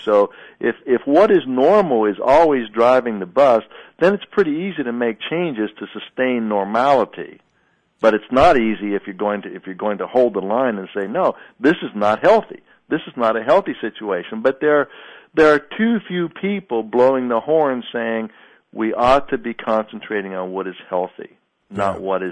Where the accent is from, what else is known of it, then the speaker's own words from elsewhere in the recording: Pittsburgh, Pennsylvania, United States; I'm from Pittsburgh, and so there was a time in the past when I was growing up with the steel mills where the air quality was just abysmal